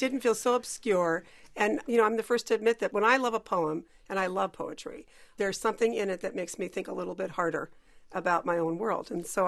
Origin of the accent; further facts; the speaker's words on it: Cleveland, Ohio, United States; As you said, I come from Cleveland, where Superman was born.